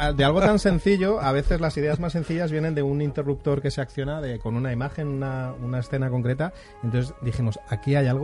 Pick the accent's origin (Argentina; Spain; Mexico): Spain; Zaragoza, Aragon; born there; Sí, nací en Zaragoza, en Aragón.